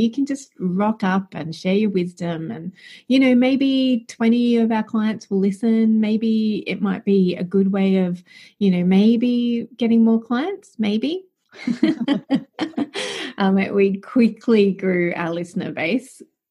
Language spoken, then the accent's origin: English; Melbourne, Victoria, Australia; my friend Amy, who I grew up with in Melbourne